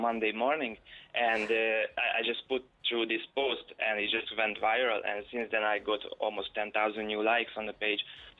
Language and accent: English; Hungary; English is a second language; obviously, I'm not from Ireland. I'm from Hungary. So my language is not as good as hers.